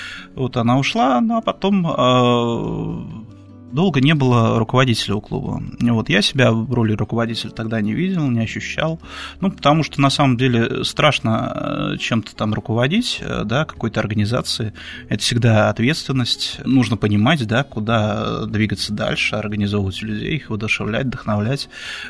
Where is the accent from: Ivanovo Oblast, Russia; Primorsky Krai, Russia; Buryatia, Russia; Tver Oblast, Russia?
Tver Oblast, Russia; Tver; Да, я родился и вырос в Твери, моя родина, и, в принципе, я никогда надолго отсюда не уезжал.